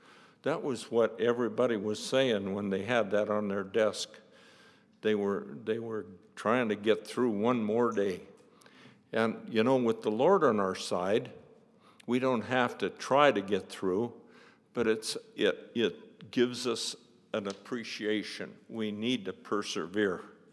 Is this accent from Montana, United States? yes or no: yes; Butte, Montana, United States; I'm from Butte, Montana, so I'm a slow learner.